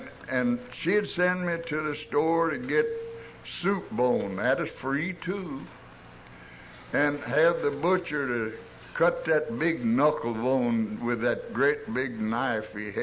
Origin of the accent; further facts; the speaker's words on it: Arkansas, United States; I come from Arkansas by request.